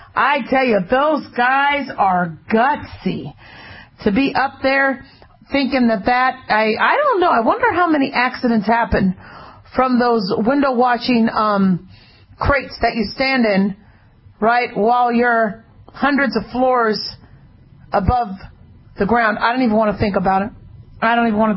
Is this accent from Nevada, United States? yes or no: yes; Las Vegas, Nevada, United States; I do like to follow what happens in my hometown, Las Vegas.